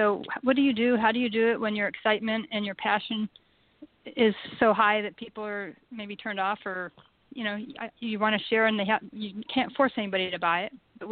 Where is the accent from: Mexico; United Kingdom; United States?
United States; Virginia; from Northern Virginia.